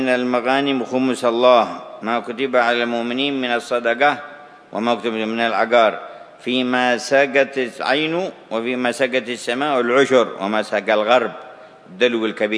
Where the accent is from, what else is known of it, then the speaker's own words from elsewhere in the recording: Yemen; عندنا في اليمن ما عاد يبقى في هذا الوقت